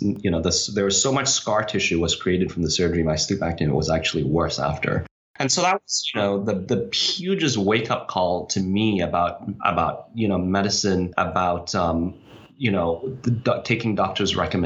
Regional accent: Hong Kong; So I grew up in Hong Kong, which has very much been in the news recently.

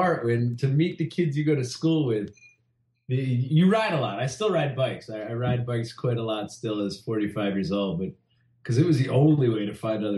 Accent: New Jersey, United States; because growing up in New Jersey drinking like that, I knew, you know, I can drink 4.2 beer all day and live without an issue.

